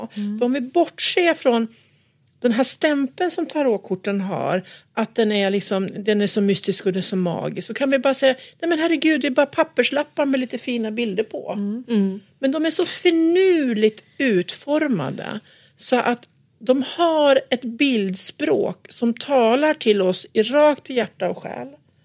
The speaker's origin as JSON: {"language": "Swedish", "region": "Gävleborg County", "country": "Sweden", "tie": "born or raised there", "said": "När jag växte upp så växte jag upp på en gård ute uppe i Gästrikland."}